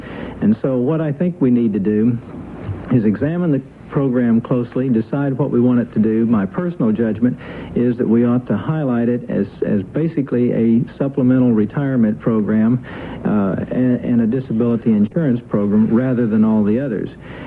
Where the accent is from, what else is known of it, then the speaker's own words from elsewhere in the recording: Oklahoma, United States; I called a couple of insurance agents from my home state in Oklahoma